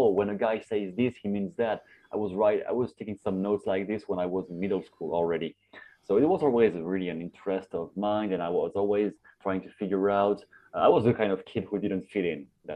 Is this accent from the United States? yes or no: no; France; English is a second language; I come from France, and France is highly conservative anyway, no matter what the topic is.